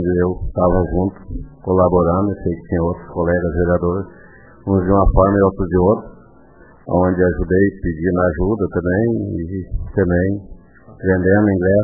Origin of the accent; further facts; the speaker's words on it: Cerro dos Abreu, Brazil; eu sou lá do Cerro dos Abreu, não peço melhoria nas estradas só em Cerro dos Abreu